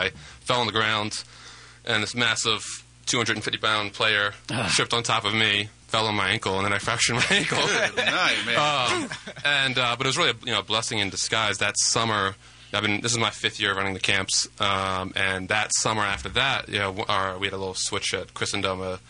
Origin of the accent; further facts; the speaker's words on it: Maryland, United States; Yeah, well, I grew up outside Baltimore and playing basketball since, you know, third, fourth grade